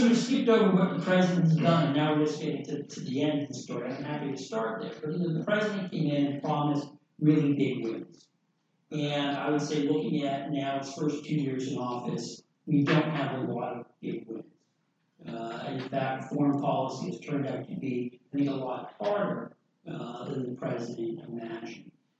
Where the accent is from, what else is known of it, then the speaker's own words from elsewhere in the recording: New England, United States; Likewise, I'm from New England, and I grew up eating lobster, one of the people that hurt by Trump on the trade front in Maine lobster.